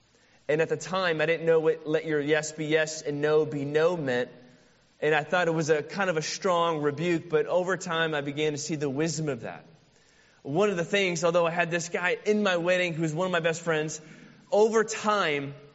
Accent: St. Louis, Missouri, United States; we grew up in St. Louis together.

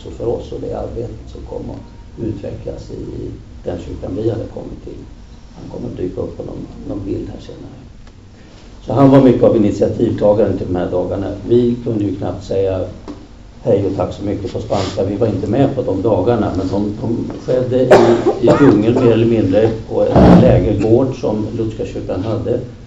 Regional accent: Sweden; För oss som svenskar och som ändå var helt annorlunda och liksom out of the blue var det inte så märkvärdigt.

